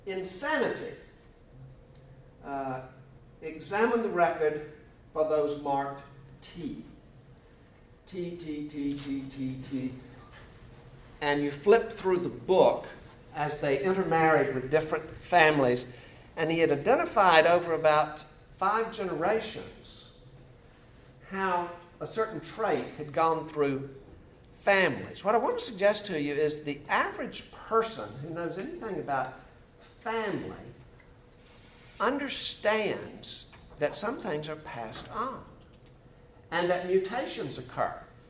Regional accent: the South, United States; I grew up in the South.

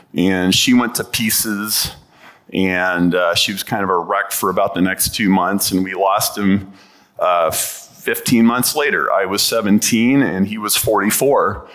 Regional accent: Chicago, Illinois, United States; Good morning. … I'm from Chicago.

